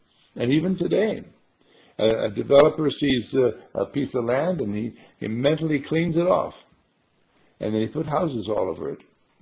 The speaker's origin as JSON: {"language": "English", "town": "Milwaukee", "region": "Wisconsin", "country": "United States", "tie": "born there", "said": "I was born in Milwaukee, Wisconsin, and we had snow in the winter times too."}